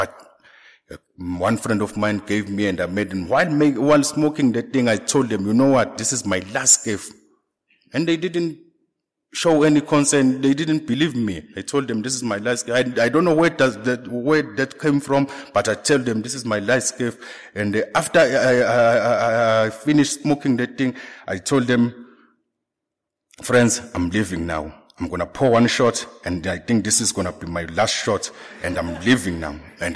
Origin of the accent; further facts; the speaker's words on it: Tonga; I even left the town where I grew up. I grew up in Tonga.